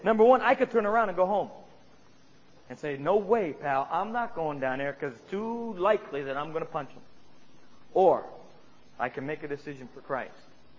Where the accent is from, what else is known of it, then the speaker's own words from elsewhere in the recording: United States; I think it's basically because I'm an American and he's very anti-American, seriously.